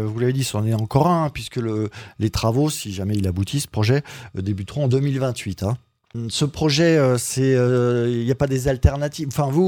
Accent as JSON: {"language": "French", "town": "Paris", "region": "Île-de-France", "country": "France", "said": "moi je suis parisien, donc je connais un peu le problème de circulation."}